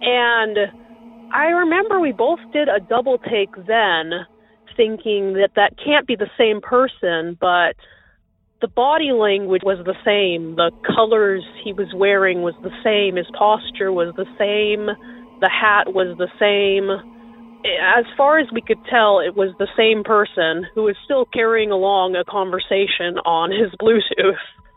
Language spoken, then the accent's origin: English; Washington, United States; I'm from Washington State.